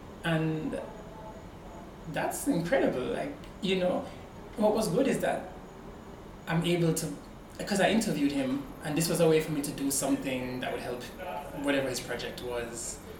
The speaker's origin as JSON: {"language": "English", "country": "Jamaica", "tie": "born or raised there", "said": "I grew up in the Anglican Church in Jamaica"}